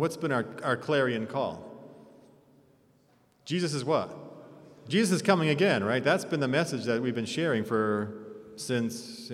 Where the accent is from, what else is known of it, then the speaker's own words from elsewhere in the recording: Lancaster, Massachusetts, United States; I grew up in Lancaster, which is, people could say it's an Adventist ghetto maybe